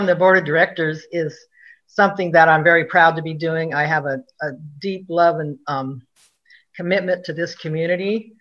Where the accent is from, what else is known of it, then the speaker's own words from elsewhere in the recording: Oceano, California, United States; I was born and raised in Oceano and have been a lifelong resident.